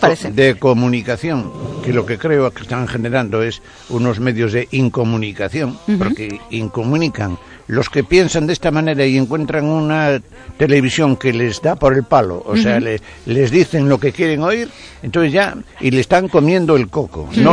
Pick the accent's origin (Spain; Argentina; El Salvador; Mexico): Spain; Catalonia; now in Madrid, Spain; No, yo soy catalán, estoy aquí, llevo una representación de tejidos. Y entonces estaba aquí en Madrid